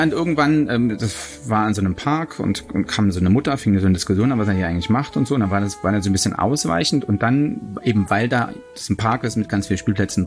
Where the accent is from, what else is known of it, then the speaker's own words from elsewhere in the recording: Hamburg, Germany; also meine Heimatstadt Hamburg, mehrfach gedreht